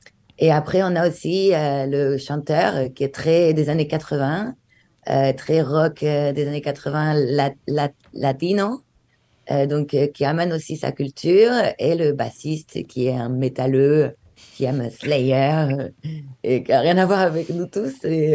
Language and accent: French; France; now in Barcelona, Spain; je suis française. J'ai vécu ces dernières années à Barcelone